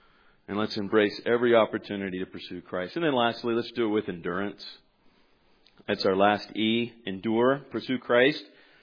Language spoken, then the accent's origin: English; California, United States; Listen, I grew up in Central California. You know what you do in Central California? You stay. Okay? You don't move from there.